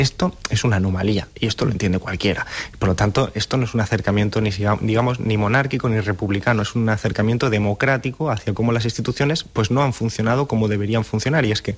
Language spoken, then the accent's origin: Spanish; Spain; ese es el problema que también abordamos como españoles y ciudadanos